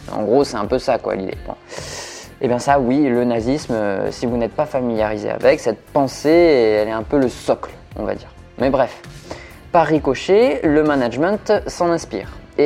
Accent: France; qu'on appellerait chez nous en France

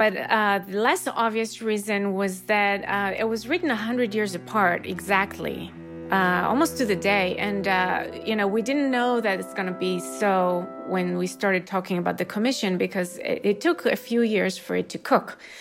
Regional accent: Israel; English is a second language; And here I'm coming from Israel

